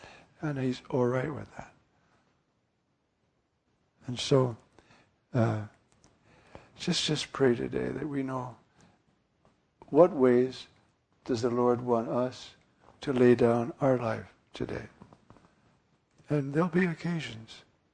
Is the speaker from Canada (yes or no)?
no; New York City, New York, United States; which I guess is the uniform in New York. I'm a New Yorker.